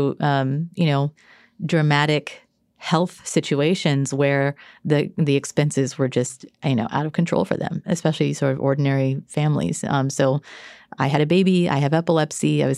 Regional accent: Texas, United States; so my family is conservative. I grew up in Texas

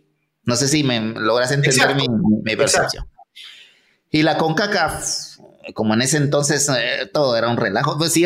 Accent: Guatemala; Yo me atrevería a decir, como buen chapín

